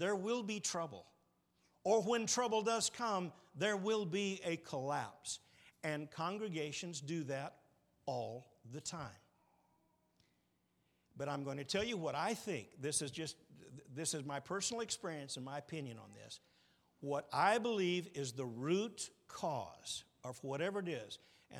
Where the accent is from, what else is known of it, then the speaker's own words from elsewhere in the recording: Phoenix, Arizona, United States; I grew up in Phoenix. And I grew up in a congregation of about 350 people.